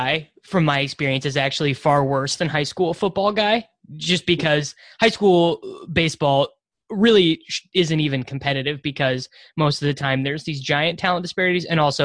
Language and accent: English; Kansas, United States; I'm from like a small town in Kansas though, so there wasn't a giant talent pool there.